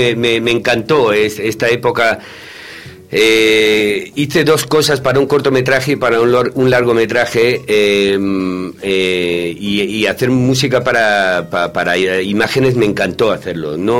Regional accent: Spain; yo soy español en el fondo de mi alma totalmente.

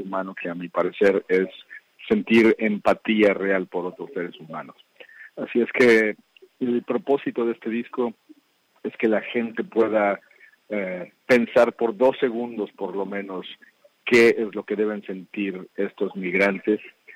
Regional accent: Mexico City, Mexico; moved away as an adult; now in United States; Yo soy de México, Ciudad de México, originalmente, nacido y crecido ahí, y me mudé a los Estados Unidos a los 21 años, en 1993

